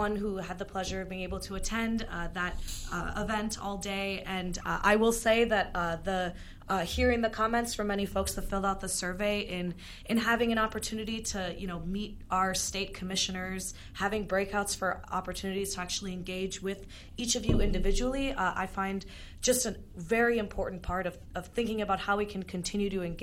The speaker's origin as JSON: {"language": "English", "town": "Saint Paul", "region": "Minnesota", "country": "United States", "said": "I'm from St. Paul, Minnesota."}